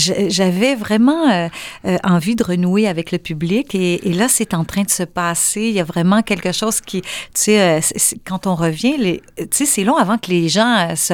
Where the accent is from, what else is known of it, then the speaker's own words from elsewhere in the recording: Montreal, Quebec, Canada; moi, je suis née à Montréal, donc je vivais, mais tu sais, nos parents veulent pas qu'on aille trop loin quand on est à Montréal